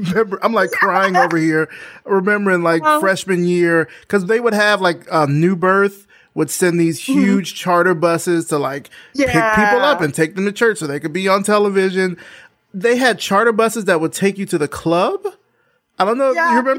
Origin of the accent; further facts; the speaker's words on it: Selma, Alabama, United States; So I'm from Selma, Alabama.